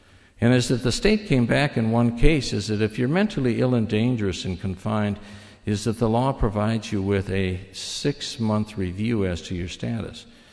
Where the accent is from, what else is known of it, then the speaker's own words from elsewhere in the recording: Minnesota, United States; I'm from Minnesota. You know where we are. You fly over us when you go to the coast, right up there next to Canada.